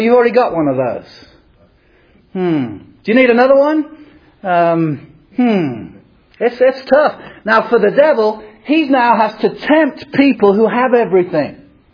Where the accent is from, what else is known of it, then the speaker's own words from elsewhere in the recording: England, United Kingdom; I grew up in England